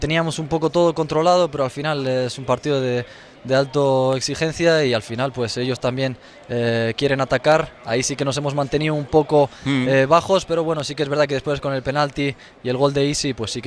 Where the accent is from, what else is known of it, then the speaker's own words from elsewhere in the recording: Morocco; Marruecos, en mi país siempre.